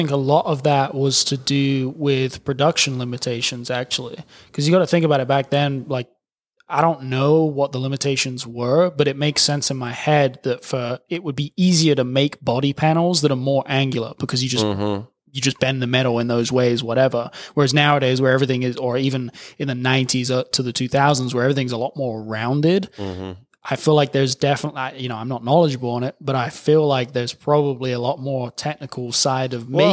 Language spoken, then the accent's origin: English; England, United Kingdom; I grew up in England